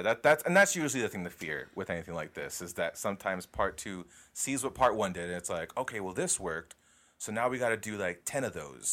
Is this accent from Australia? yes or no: yes; Australia; And I'm from Australia.